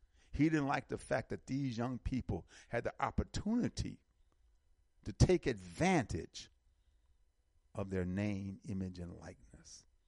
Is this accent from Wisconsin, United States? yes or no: yes; Milwaukee, Wisconsin, United States; I'm from Milwaukee, and I always love Marquette